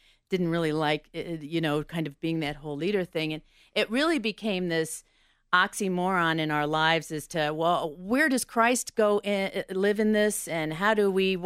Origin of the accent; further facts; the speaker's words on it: St. Louis, Missouri, United States; Yes, I was raised in St. Louis, and I was raised as a Presbyterian.